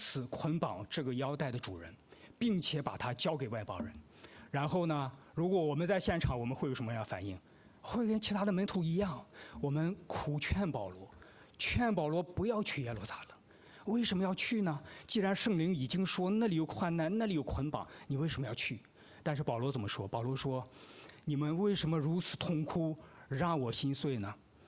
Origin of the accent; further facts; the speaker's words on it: northern China, China; 可能像我是作为北方人，有一个习惯啊